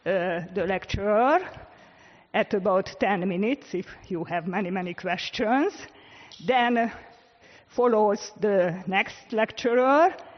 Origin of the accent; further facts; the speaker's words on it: Hungary; from Hungary.